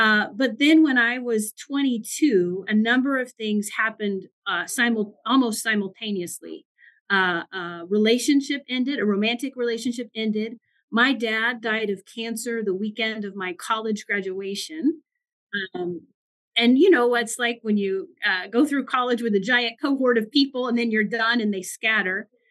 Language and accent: English; Kansas, United States; I grew up in South Central Kansas in a very small town.